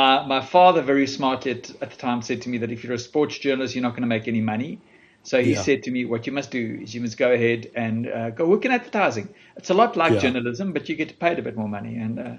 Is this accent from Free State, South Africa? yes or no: yes; Bloemfontein, Free State, South Africa; For me, I think growing up in Bloemfontein was actually a privilege. I think, first of all, you grow up in a very, I think the Free State at the time was still a little bit innocent in a way.